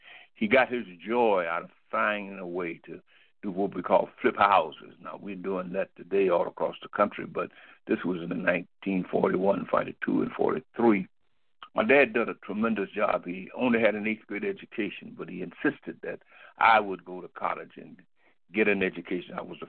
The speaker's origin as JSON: {"language": "English", "town": "Mound Bayou", "region": "Mississippi", "country": "United States", "tie": "born or raised there", "also_born_or_lived": "Kansas City", "moved": "yes", "said": "I was born in Hillhouse, Mississippi, and right outside of Mount Bow. I actually grew up in Mount Bow, Mississippi, in Clarksdale, Tutwiler, and Drew. And then we moved to Kansas City in 1941."}